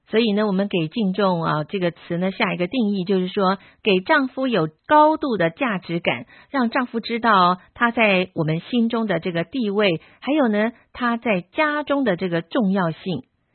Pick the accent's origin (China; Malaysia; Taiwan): China; 我们中国人是比较重视良母这个价值